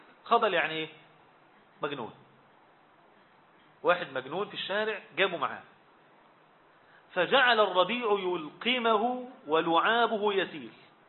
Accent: Zagazig, Sharqia Governorate, Egypt; يعني مثلا ما نقول مثلا عندنا في الزقازيق أكلة حلوة جدا الناس تحبها

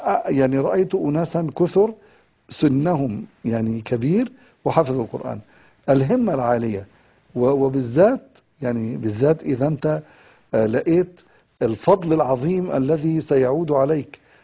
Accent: Egypt; أنا تربيت في مصر يعني فترة شبابي كلها

